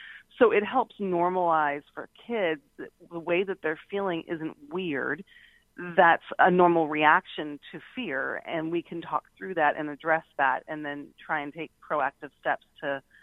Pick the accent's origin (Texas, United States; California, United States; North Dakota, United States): Texas, United States; First of all, we're from Texas